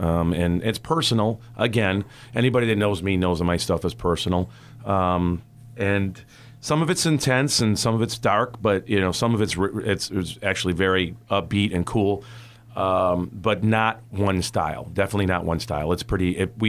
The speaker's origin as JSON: {"language": "English", "town": "Syracuse", "region": "New York", "country": "United States", "said": "You know, I'm from Syracuse, but I played in Utica as every bit as much as I did in Syracuse"}